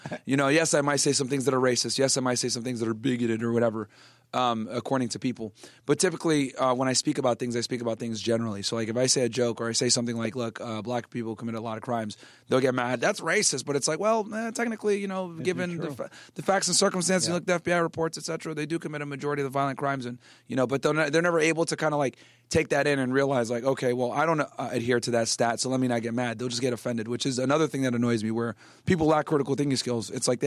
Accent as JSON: {"language": "English", "town": "New York City", "region": "New York", "country": "United States", "tie": "born there", "said": "I was born in New York City."}